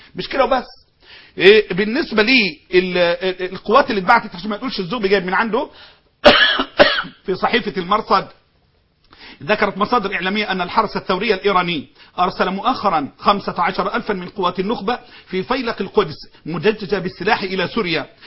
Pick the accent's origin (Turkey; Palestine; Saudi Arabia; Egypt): Egypt; حزب الله ده المصيبة اللي فوتن بالبعض عندنا في مصر وفي بعض الدول.